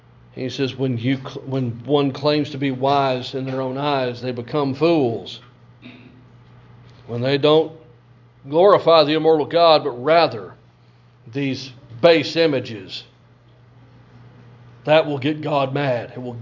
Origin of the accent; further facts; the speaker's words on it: Olathe, Kansas, United States; When I was a kid growing up, I grew up in Olathe, Kansas.